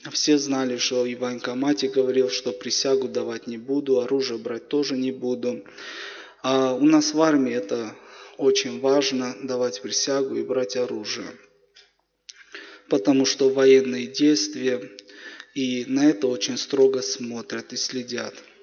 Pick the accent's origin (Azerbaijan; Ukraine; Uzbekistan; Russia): Azerbaijan; Nagorno-Karabakh; И я как из Карабахского, там родился, вырос. И у нас в школах уже учат к военному.